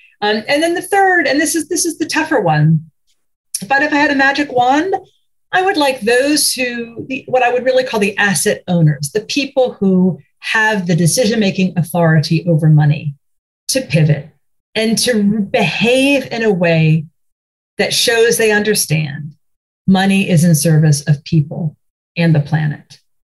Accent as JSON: {"language": "English", "region": "New Jersey", "country": "United States", "tie": "born or raised there", "said": "I grew up in New Jersey. Not that we didn't have hiking opportunities, but it wasn't something my family did."}